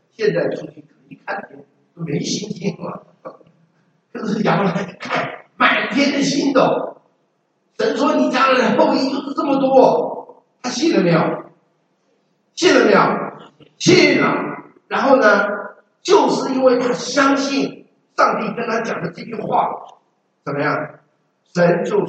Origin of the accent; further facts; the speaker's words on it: China; 我想我们中国人也有文体，对不对？我们中国人的诗词都是有对的